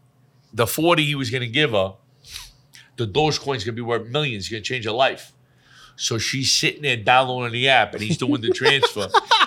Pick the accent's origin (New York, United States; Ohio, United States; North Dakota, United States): New York, United States; Queens; also born or lived in Williamsburg; So I was born in Williamsburg, but I lived there when I was a little kid. Mm-hmm. And we moved to Queens, which was like a step up.